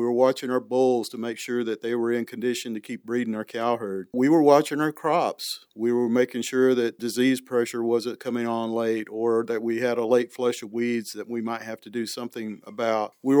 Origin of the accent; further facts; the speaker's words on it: the South, United States; So I grew up in the South, and my dad would always say, you know, it's about lay-by time.